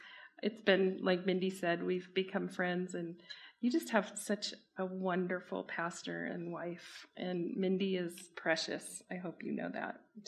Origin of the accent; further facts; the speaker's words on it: San Diego, California, United States; But when I was a little girl, I grew up in San Diego. We took a trip across the country as a family, and I was about 8 years old